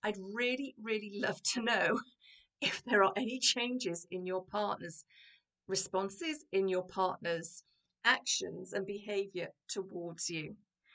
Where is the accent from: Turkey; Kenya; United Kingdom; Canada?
United Kingdom; particularly as British people, we say thank you